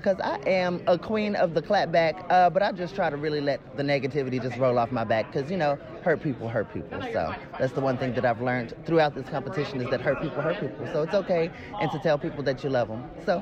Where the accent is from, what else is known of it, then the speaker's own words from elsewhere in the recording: Texas, United States; Growing up in Texas, which is predominantly a drag, like a pageant drag scene